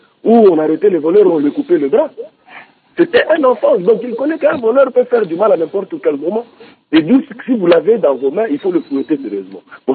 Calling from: Mbuji-Mayi, Kasaï-Oriental, DR Congo; vous savez, la justice chez nous au Congo ne fonctionne pas très bien

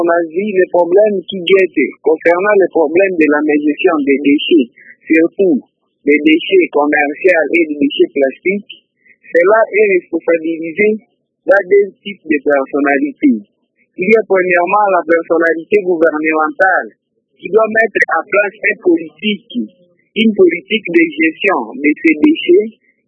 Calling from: Beni, North Kivu, DR Congo; est chez nous, à Béni

